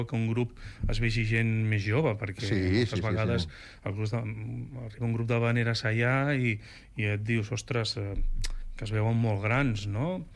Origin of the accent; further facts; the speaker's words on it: Barcelona, Catalonia, Spain; tots som de Barcelona